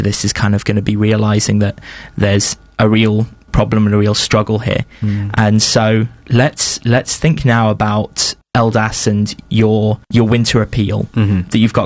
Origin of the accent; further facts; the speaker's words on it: Norwich, East of England, United Kingdom; when I used to live in Norwich, in my hometown.